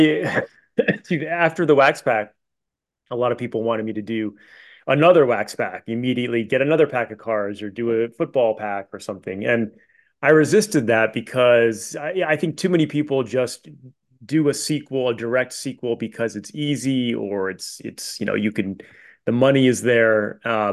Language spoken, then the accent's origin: English; Rhode Island, United States; I grew up in Rhode Island.